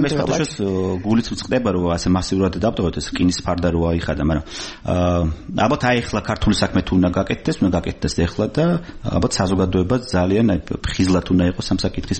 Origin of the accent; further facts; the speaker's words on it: Tbilisi, Georgia; მე ვარ საქართველოს შვილი, გაზრდილი ვარ. საქართველოს თბილისის და საქართველოს ყაიდაზე